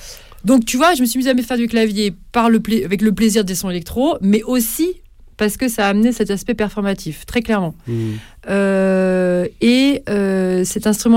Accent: Brittany, France; moi en l'occurrence je viens de Bretagne, donc une gavotte bretonne

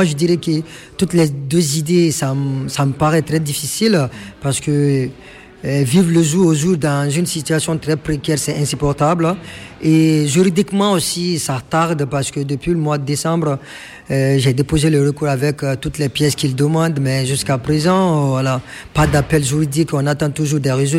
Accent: Mali; now in Paris, France; Je suis malien d'origine et de nationalité. Je suis à Paris depuis le mois de novembre

